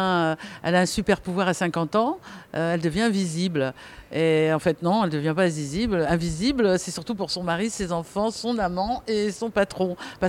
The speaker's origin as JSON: {"language": "French", "region": "Normandy", "country": "France", "said": "parce que je suis normande"}